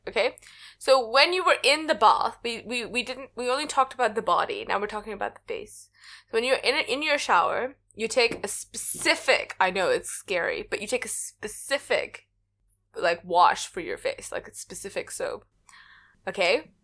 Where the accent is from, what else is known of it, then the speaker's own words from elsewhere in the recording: India; so I'm Indian. And in Indian culture, we have a school of medicine.